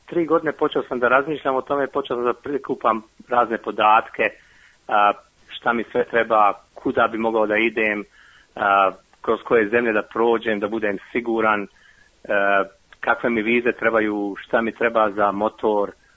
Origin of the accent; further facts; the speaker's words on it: Vareš, Federation of Bosnia and Herzegovina, Bosnia & Herzegovina; moved away as an adult; also born or lived in Germany; now in Brisbane, Australia; Pa, rođen sam u Varešu 1967. godine i tamo sam živio sve do početka rata. Poslije toga sam otišao za Njemačku, živio u Njemačkoj 7 godina, poslije toga sam došao u Australiju i od 97. godine živim u Australiji tu.